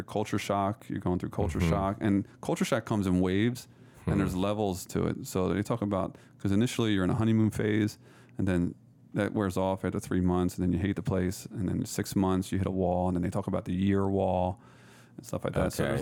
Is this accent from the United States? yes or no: yes; Philadelphia, Pennsylvania, United States; I'm from Philly, which is the city of liberty, you know, and so we like freedom too.